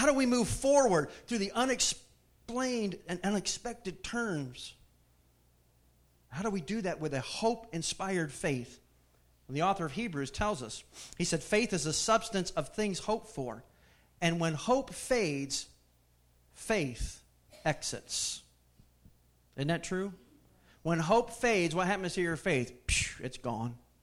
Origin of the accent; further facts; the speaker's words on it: Connecticut, United States; moved away as an adult; also born or lived in Florida; Really wanted to move. I grew up in Connecticut, man. We had four seasons.